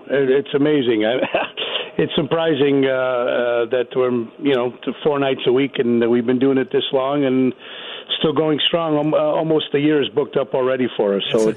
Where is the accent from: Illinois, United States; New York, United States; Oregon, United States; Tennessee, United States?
Illinois, United States; Elmwood Park; also born or lived in Cicero; I was born in Cicero, but I left Cicero right before eighth grade, and then we moved to Elmwood Park.